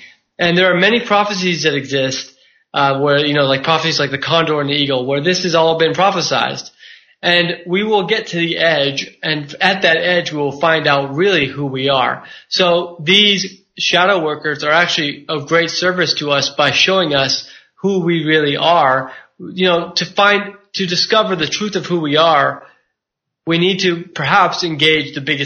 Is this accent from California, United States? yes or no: yes; California, United States; like growing up in Silicon Valley, this is weird.